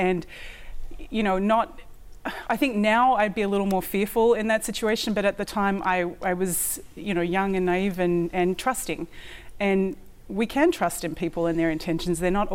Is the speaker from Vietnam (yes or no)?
no; Australia; accent: Australian; she had been an exchange student in Australia a couple of years previous. So I think when she heard my accent, she felt sympathy for me and a connection with me.